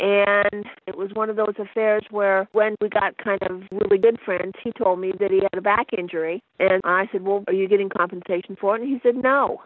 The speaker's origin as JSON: {"language": "English", "town": "Pendleton", "region": "Oregon", "country": "United States", "tie": "born or raised there", "said": "Well, I was born and raised in Pendleton, Oregon."}